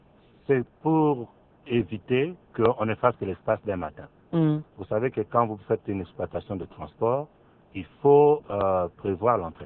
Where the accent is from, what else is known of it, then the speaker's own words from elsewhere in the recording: Kinshasa, DR Congo; Je suis Congolais, je suis Kimois, je suis en plus prêtre.